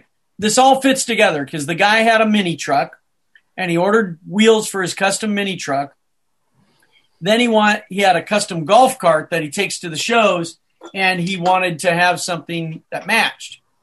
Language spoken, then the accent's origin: English; Scottsdale, Arizona, United States; But my one go-kart story was growing up in Scottsdale.